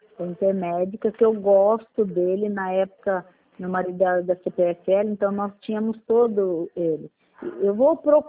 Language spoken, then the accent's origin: Portuguese; Iperó, São Paulo, Brazil; Eu sou de Iperó, mas é extensão.